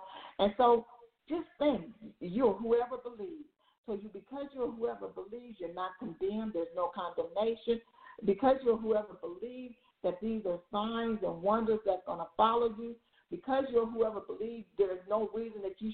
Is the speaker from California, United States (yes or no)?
yes; California, United States; I'm from Southern California, and we have a store called Albertson.